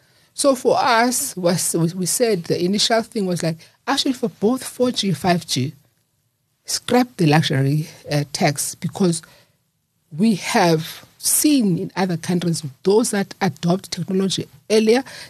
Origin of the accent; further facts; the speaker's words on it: East London, Eastern Cape, South Africa; because I was born and raised in East London.